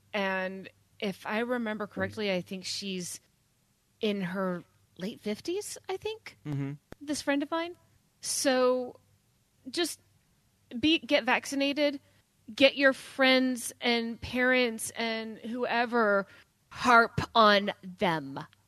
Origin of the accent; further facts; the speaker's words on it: Alabama, United States; As everyone knows, I'm from Alabama